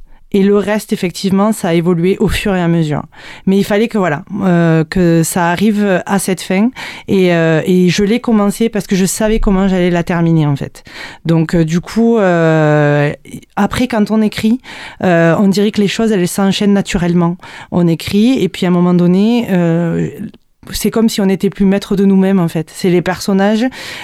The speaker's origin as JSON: {"language": "French", "town": "Montpellier", "region": "Occitanie", "country": "France", "tie": "born there", "said": "j'habite près de Lunel. J'ai 35 ans, plus précisément. Et je suis née à Montpellier, donc j'ai l'accent d'ici. Et je travaille avec mon chéri sur Montpellier. Et voilà, on vit dans un petit village avec nos deux filles"}